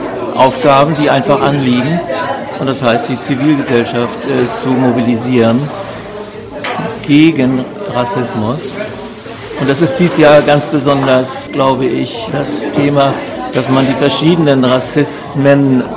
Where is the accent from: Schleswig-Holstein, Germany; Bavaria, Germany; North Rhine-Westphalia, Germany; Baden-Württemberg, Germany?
Schleswig-Holstein, Germany; Mölln; Ich komme aus Mölln.